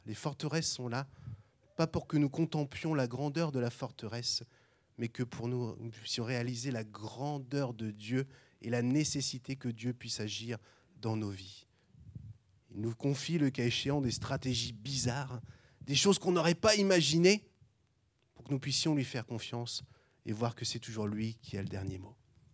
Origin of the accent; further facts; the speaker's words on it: France; Moi, je parle mal des Français parce que je suis français, hein, donc j'ai le droit.